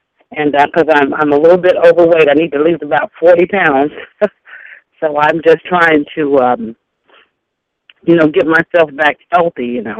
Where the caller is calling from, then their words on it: South Carolina, United States; I'm calling from South Carolina.